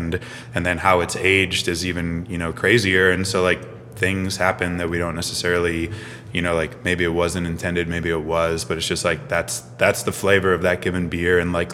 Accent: Cleveland, Ohio, United States; I'm from Cleveland, so.

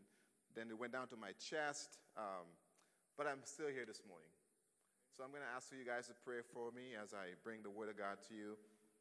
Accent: Dominica; You know, I grew up in the Caribbean, and we have a propensity to go on for quite a while.

